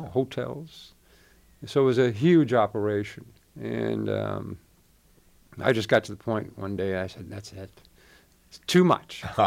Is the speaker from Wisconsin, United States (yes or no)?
no; East Gary, Indiana, United States; I was raised in East Gary, Indiana. It was sort of a mill, all the mill workers lived there.